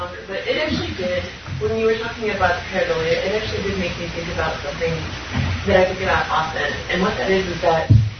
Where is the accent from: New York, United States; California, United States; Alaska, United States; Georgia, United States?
California, United States; San Francisco; And I'm from San Francisco, so I'm sorry, I'm going to talk about this very openly.